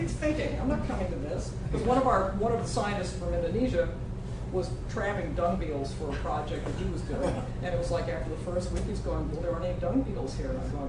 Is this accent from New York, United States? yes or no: no; California, United States; I said, Rosicon, I'm from California. It doesn't rain for 6 months.